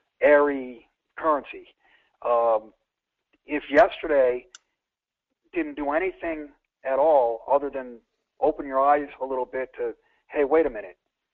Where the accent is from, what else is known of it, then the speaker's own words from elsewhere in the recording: Connecticut, United States; now in Texas, United States; I'm from Texas, but not originally. I grew up in Connecticut, played hockey for UConn.